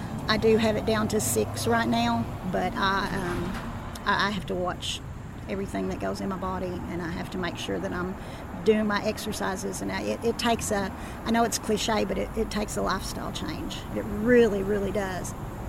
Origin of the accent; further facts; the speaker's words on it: Hazard, Kentucky, United States; I was born and raised in Hazard, Kentucky. So I've lived here my whole life